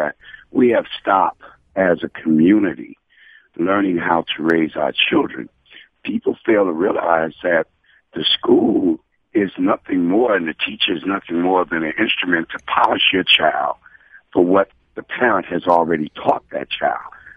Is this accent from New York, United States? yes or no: yes; New York, United States; I was raised in Harlem, New York, and I'm 61 years old.